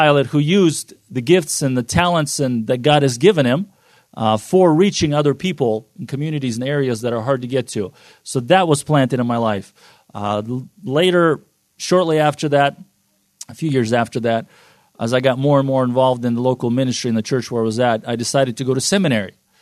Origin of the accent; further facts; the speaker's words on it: Fresno, California, United States; We both grew up in the church. It was Slavic churches, different cities. I grew up in Fresno, California.